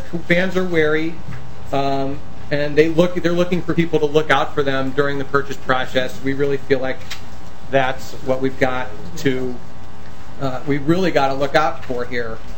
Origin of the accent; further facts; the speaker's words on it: Chicago, Illinois, United States; I'm not. I'm actually from Chicago.